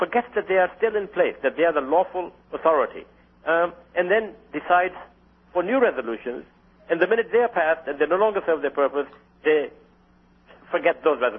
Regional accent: Nairobi, Kenya; It was formed in Kenya, in Nairobi, my hometown.

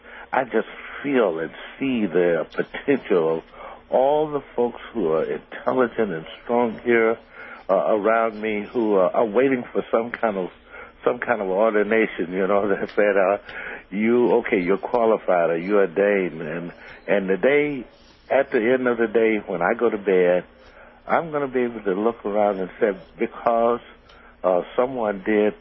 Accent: Birmingham, Alabama, United States; they call it Birmingham where I come from, Birmingham, Alabama. That's where I was raised up

